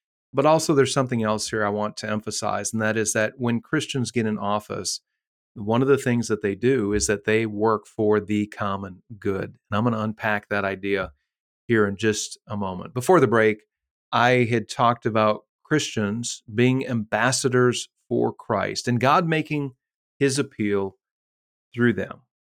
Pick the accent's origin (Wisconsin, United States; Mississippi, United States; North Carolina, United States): Wisconsin, United States; Green Bay; accent: northern; I have a northern accent. In fact, I speak a little bit of Wisconsinese. I grew up in Green Bay.